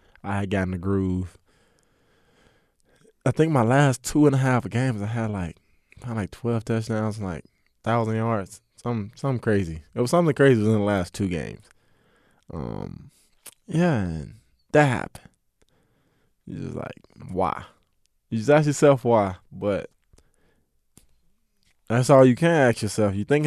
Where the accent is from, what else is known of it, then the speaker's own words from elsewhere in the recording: Earl, Arkansas, United States; I'm not a logo chaser. I'm from Earl, Arkansas. I'm not going to chase a logo or this big team.